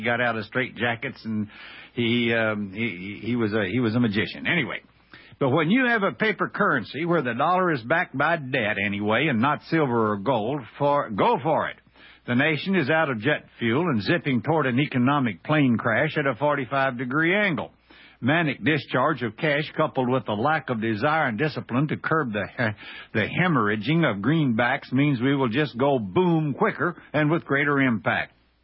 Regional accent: Scotland, United Kingdom; I'm Scottish and frugal by both nature and nurture.

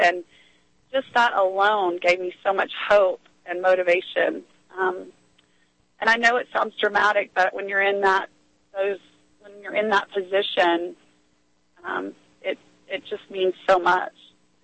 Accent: Texas, United States; And it just so happened that he was in my home state of Texas, thankfully.

